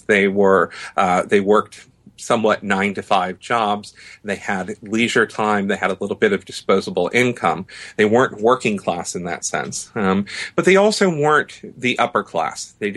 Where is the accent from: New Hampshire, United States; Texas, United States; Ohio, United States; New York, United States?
New Hampshire, United States; I grew up in New Hampshire and had a Lebanese-American mother who I think is probably the first influence and owes a lot of credit for this book.